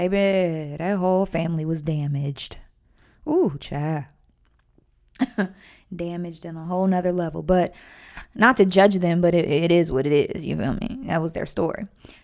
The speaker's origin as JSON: {"language": "English", "country": "United States", "said": "I'm not a UK person. I'm an American."}